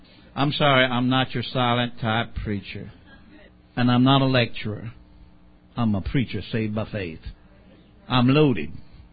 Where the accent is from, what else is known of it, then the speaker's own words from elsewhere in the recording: the South, United States; Not because I'm from the South.